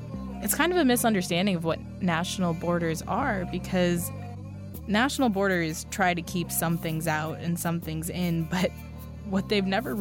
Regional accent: United States; What I've always identified as is Pakistani-American. So home is not in Pakistan, and it's not necessarily in certain parts of the United States.

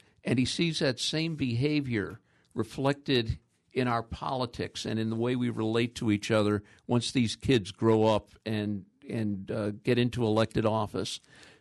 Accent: Chicago, Illinois, United States; I watched him as a kid growing up in the Chicago area.

